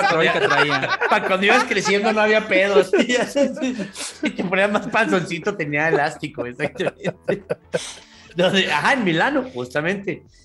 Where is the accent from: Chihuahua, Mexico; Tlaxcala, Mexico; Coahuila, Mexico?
Chihuahua, Mexico; nosotros somos de Chihuahua y nosotros ya tenemos cosas gringas.